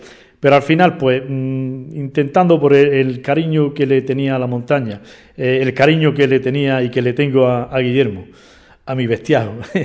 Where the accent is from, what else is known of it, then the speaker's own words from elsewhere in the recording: Granada, Andalusia, Spain; el vínculo que tiene con Granada, aunque no es representativo de Andalucía, pero bueno, yo como granadino me gustaba mucho, ¿no?